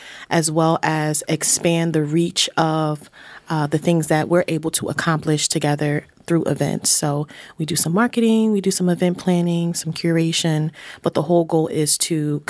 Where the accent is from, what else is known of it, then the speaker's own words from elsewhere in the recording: Philadelphia, Pennsylvania, United States; I would say, growing up in Philly, we often integrate into other spaces.